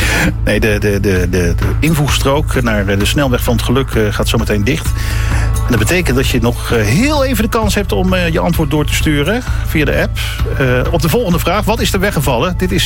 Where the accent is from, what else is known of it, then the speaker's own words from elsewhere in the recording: Pernis, South Holland, Netherlands; Ik kom uit Pernis.